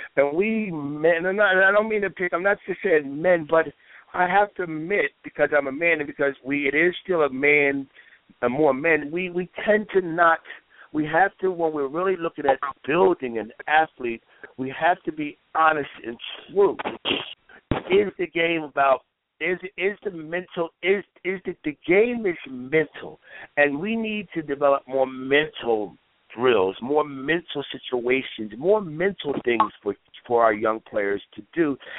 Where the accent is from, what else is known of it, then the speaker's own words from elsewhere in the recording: United States; I look at our American players, and I mean, I'm American, so I'm a little bit biased